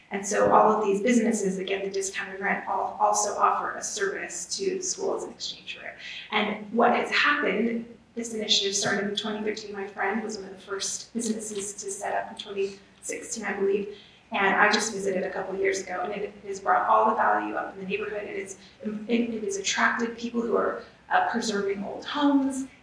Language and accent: English; New England, United States; moved away as an adult; I'm from New England and we specialize in preserving history, and it makes a great tourist attraction for the fall foliage.